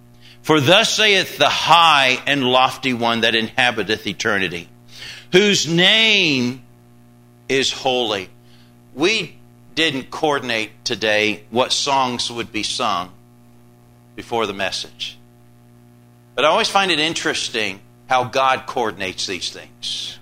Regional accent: England, United Kingdom; Growing up in England as a child

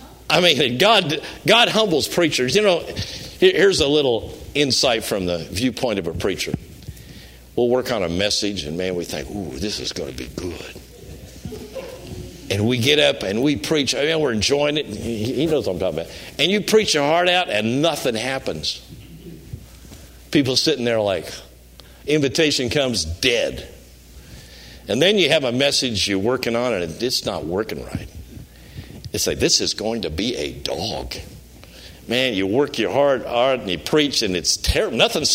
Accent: Kansas, United States; I was raised in Kansas. So I wasn't a farmer, but I had a lot of friends that were.

